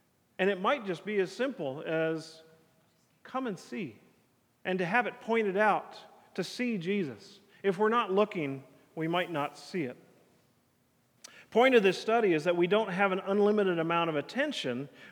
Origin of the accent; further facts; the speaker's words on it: Draper, Utah, United States; In 1985, I was 10 years old, and I was excited because growing up in Draper, when Draper was a small town